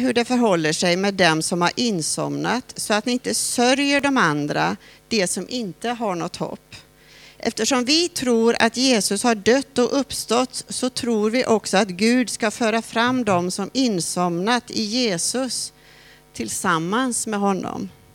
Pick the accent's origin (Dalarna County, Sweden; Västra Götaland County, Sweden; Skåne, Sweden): Västra Götaland County, Sweden; Borås; Vi kommer från Borås